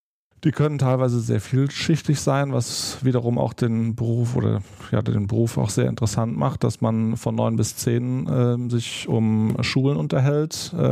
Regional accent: Rech, Rhineland-Palatinate, Germany; Genau, ich bin aus Rech, bin da aufgewachsen und lebe schon mein gesamtes Leben in Rech.

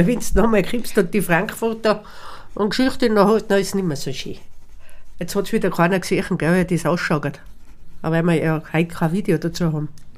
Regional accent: Hopfgarten, Tyrol, Austria; ich bin, sag jetzt, in Hopfgarten aufgewachsen. Ich lebe in Hopfgarten. Ich liebe Hopfgarten.

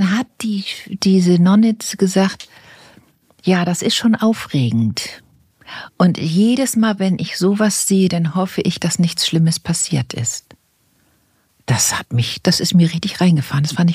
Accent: Hamburg, Germany; born there; ich bin in Hamburg geboren, dann so in Rheinbeck. Bei Hamburg bin ich geboren und ich bin auf eine katholische Schule gegangen.

